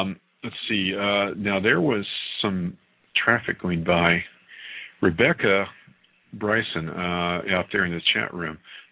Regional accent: Scotland, United Kingdom; now in California, United States; I am a Scottish lad trapped in California.

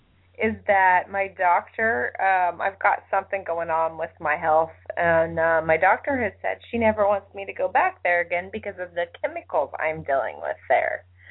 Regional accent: Indiana, United States; I'm from Indiana.

